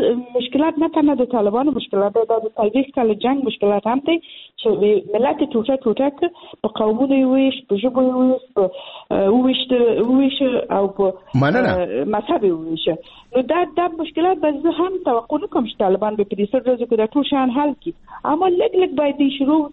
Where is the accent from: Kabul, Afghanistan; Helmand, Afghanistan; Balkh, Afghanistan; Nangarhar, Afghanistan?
Balkh, Afghanistan; زه د بلخ ولایت نه یم